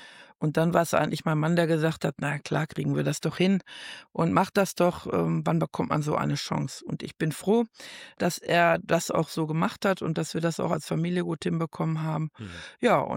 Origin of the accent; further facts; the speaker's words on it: Dortmund, North Rhine-Westphalia, Germany; now in Fröndenberg, Germany; Und ich komme ja aus Dortmund-Benninghofen